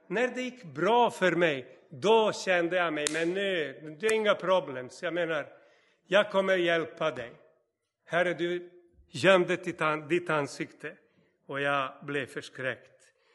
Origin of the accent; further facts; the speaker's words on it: Novi Sad, Vojvodina, Serbia; moved away; vi var i min hemstad i Novi Sad. Jag var fortfarande ung och liksom liten tupp, vet ni.